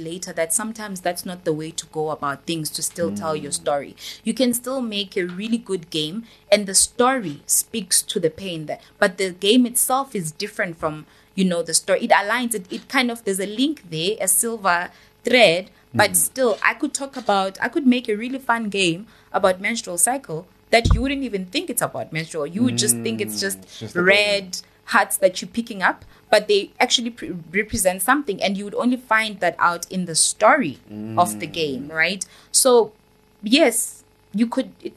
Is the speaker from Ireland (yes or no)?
no; South Africa; as a South African, I'm not going to say African, we have so much pain going on in South Africa.